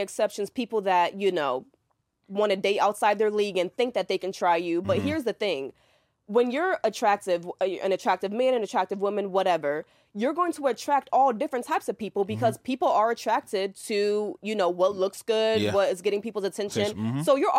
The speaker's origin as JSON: {"language": "English", "region": "New York", "country": "United States", "lives_now": "Atlanta, United States", "said": "You know, I'm from New York. I came to Atlanta."}